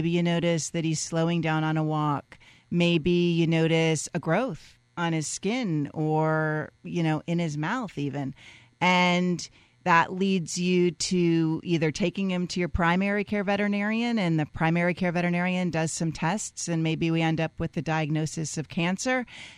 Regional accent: Florida, United States; So I grew up here in South Florida and went away for many years to do my training and just love South Florida

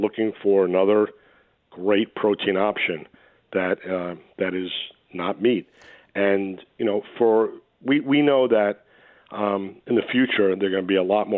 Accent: New York, United States; I remember, you know, growing up in the New York area, and if you wanted to get something delivered, your choice was basically pizza.

